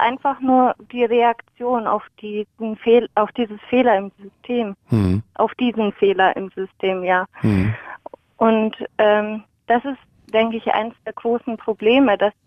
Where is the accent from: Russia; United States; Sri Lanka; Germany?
Germany; Bavaria; Meine Mutter kommt aus Bosnien, aber ja, ich bin in Franken aufgewachsen und dann habe ich gleich die volle Breitseite mit dem R bekommen.